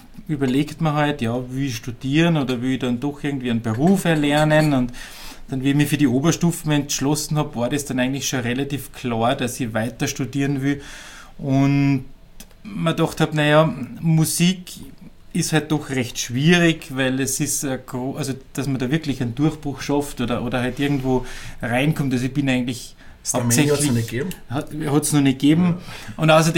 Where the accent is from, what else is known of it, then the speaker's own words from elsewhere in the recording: Upper Austria, Austria; born there; Ich bin eigentlich ein geborener Oberösterreicher, komme aus einer Nicht-Mediziner-Familie